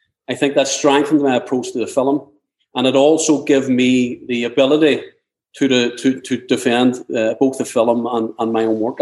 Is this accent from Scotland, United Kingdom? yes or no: no; Belfast, Northern Ireland, United Kingdom; You know, listen, I'm from West Belfast.